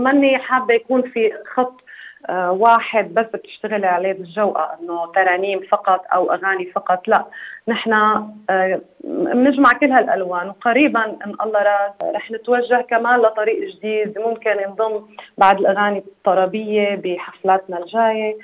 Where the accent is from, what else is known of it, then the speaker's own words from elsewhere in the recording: Syria; عنا أعضاء من مصر، من لبنان، من فلسطين، من الأردن، ومن سوريا، وأنا من سوريا.